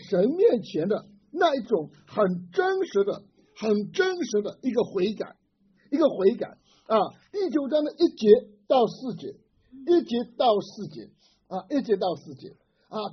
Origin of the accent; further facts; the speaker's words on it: China; 我们中国人就常常有个词叫这个人叫什么披麻戴孝啊